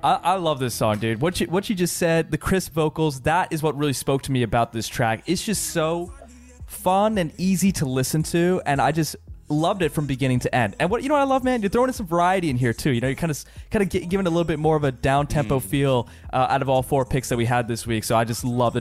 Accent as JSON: {"language": "English", "country": "India", "said": "just because like those Indian flutes really touched me as an Indian man."}